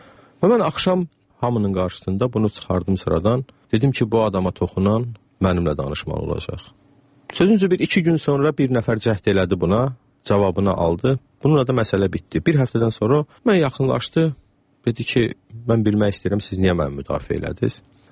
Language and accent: Azerbaijani; Shamkir, Shamkir District, Azerbaijan; also born or lived in Ganja; doğulmuşam. Bunun da səbəbi ondan ibarət olub ki, o zaman Şəmkirdə doğum evi olmuyordu. Amma Şəmkirdə böyümüşəm, 7 yaşıma dək Təzəkənddə, sonra rayon mərkəzində, məktəb yaşımacan nənəmin, babamın yanında böyümüşəm.